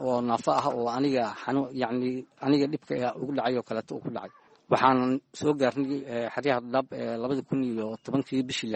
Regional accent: Mogadishu, Banaadir, Somalia; born or raised there; also born or lived in Galgaduud

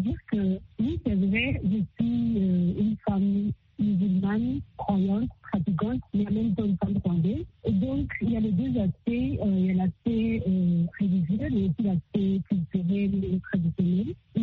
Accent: Rwanda; mes droits en tant que Rwandais, mais aussi à mes droits en tant que femme musulmane

